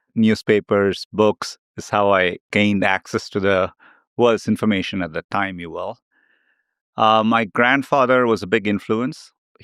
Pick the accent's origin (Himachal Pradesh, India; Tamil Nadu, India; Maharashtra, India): Tamil Nadu, India; Chennai; I grew up in Chennai. It's in south of India. It's a beautiful, bustling city.